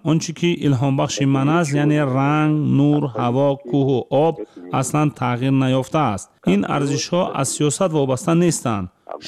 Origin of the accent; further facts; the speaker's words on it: Tajikistan; now in Tyumen, Russia; بعدن در تیومین به من یک استودیو ایجادی دادن و من به اینجا کوچیدم. در تیومین که یک شهری سیبری است، زندگی برای من آسان نیست. من در تاجیکستان بزرگ شدم.